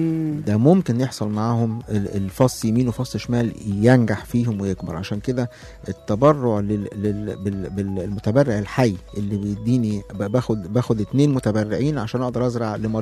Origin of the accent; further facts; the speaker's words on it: Egypt; احنا دلوقتي ما عندناش اللي هو المتبرع المتوفي، لسه ما بقتش قانون عندنا في مصر